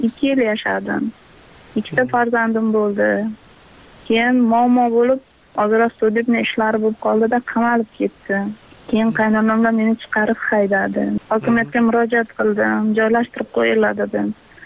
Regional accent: Qamashi, Qashqadaryo Region, Uzbekistan; born there; Qashqadaryo viloyati Qamash tumanida tug'ilganman.

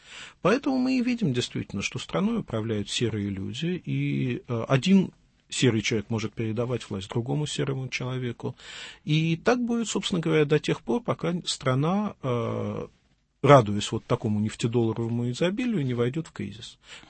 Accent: Saint Petersburg, Russia; Я из Петербурга

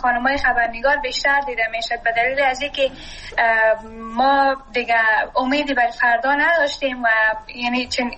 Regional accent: Afghanistan; وضعیت افغانستان اگر دوباره نرمال شد و ما بتونیم به افغانستان برگردیم. مثلا من شخصا آرزویی را ندارم که وطنم ترک کنم، من سرمایه وطنم هستم، من اونجا درس خواندم،

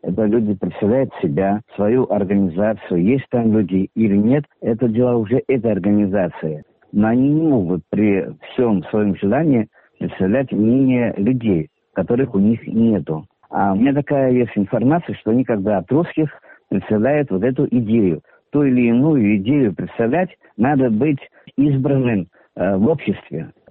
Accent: Russia; Да, я россиянин, да, нас что-то волнует

